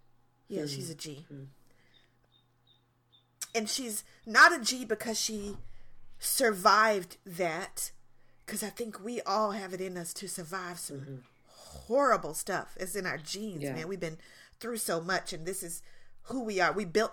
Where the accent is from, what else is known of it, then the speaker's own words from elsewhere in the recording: the Carolinas, United States; Grew up in the Carolinas.